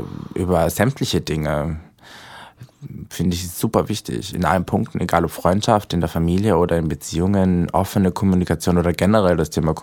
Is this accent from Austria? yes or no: yes; Austria; now in Berlin, Germany; ich komme ja eigentlich aus Österreich